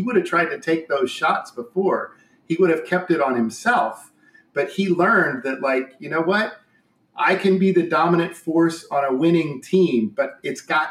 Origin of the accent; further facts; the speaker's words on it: Indiana, United States; Hey, I was born and raised in Indiana. I played basketball from the time I was 5.